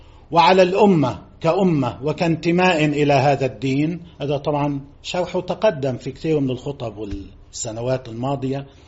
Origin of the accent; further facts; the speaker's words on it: Lebanon; نحن كلبنانيين موجودين بلبنان